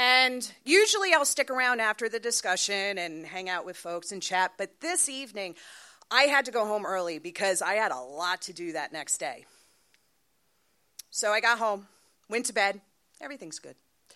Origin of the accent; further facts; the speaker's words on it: New Jersey, United States; So growing up in Central New Jersey, my house was constantly filled with company, right?